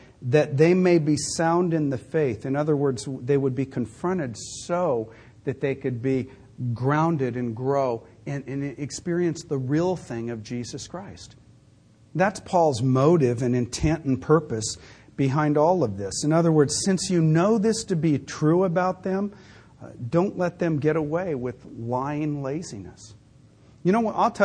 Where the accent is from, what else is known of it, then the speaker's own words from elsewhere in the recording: California, United States; born there; you know, I was born in California.